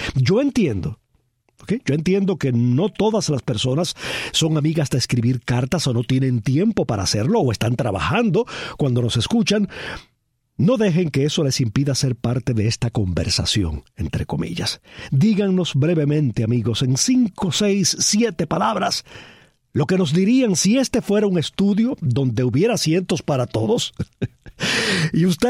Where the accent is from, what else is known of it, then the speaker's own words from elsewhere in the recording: Cuba; mi infancia transcurrió en Cuba